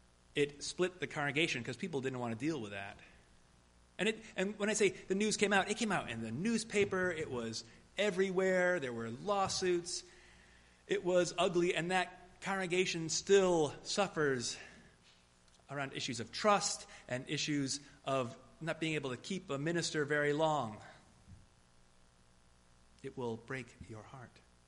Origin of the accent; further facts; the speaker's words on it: New Bedford, Massachusetts, United States; also born or lived in Fairhaven, Massachusetts; Now, I grew up down in New Bedford and in Fairhaven, and most people there were Roman Catholic.